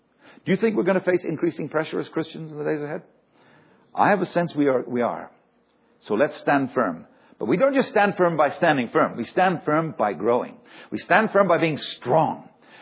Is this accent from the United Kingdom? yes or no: yes; Scotland, United Kingdom; moved away as an adult; now in Canada; We came from Scotland, and these people were also from Scotland